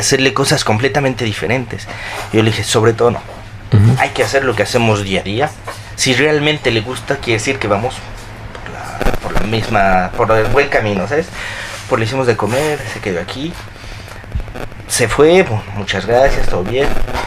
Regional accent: Toluca, State of Mexico, Mexico; also born or lived in Tenango del Valle / Cuernavaca; Yo soy de Toluca, yo nací en Toluca, viví 10, 12 años en Tenango del Valle, me regresé a Toluca, me fui a Cuernavaca y luego me vine para acá.

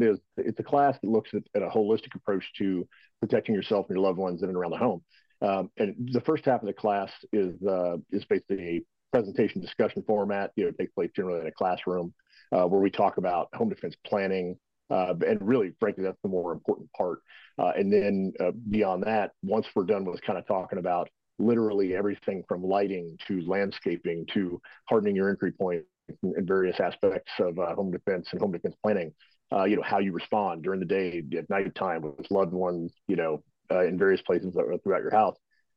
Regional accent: Texas, United States; Originally, I was born and raised in Texas. I joined the Army out of high school.

